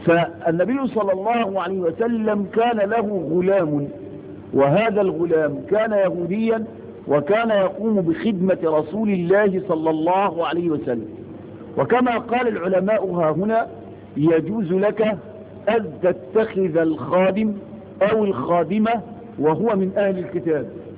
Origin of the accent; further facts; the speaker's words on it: Egypt; نحن في بلد، وأي بلد لا يخلو من هذا